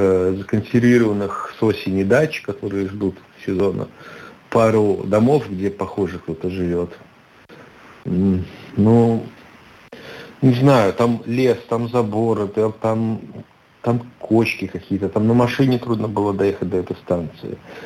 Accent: Rezekne, Latgale, Latvia; поскольку я и сам из Резекне и примерно представляю, как живут люди в деревнях вокруг Резекне

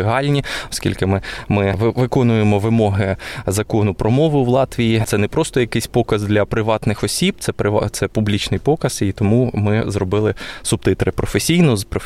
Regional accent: Kharkiv, Kharkiv Oblast, Ukraine; я сам з Харкова, і там цей будинок знаходиться.

